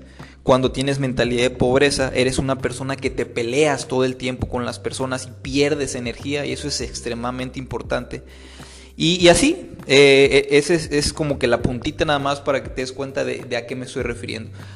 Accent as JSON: {"language": "Spanish", "country": "Mexico", "tie": "born there", "said": "En mi caso, pues vengo de la cultura latinoamericana, yo nací en México"}